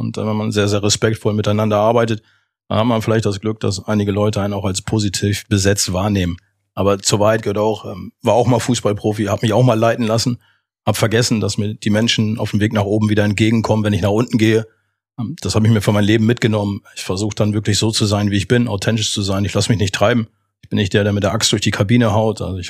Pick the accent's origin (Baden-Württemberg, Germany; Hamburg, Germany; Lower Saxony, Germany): Lower Saxony, Germany; Osnabrück; born there; now in Bremen, Germany; Jetzt ist Bremen mein Zuhause und ja, dieses kleine, beschauliche Osnabrück in der Nähe von Ibbenbüren ist dann ja dann der Geburtsort, an dem ich zur Welt gekommen bin, aber an dem ich nie gelebt habe und einfach nur das Licht der Welt erblickt habe und Osnabrücker bin.